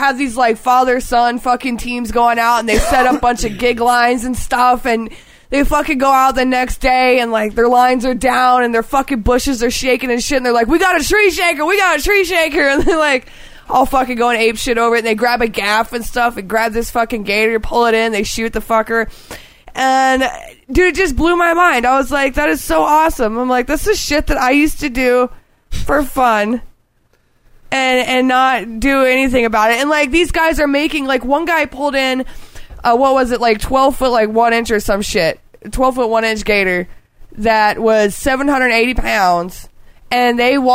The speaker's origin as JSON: {"language": "English", "region": "Florida", "country": "United States", "tie": "born or raised there", "said": "Florida, and I was just thinking to myself, and I'm like, yeah, this is what my hometown has to offer."}